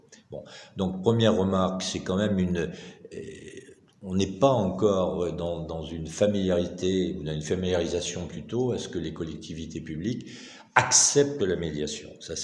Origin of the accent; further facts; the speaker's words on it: France; en tout cas chez nous en France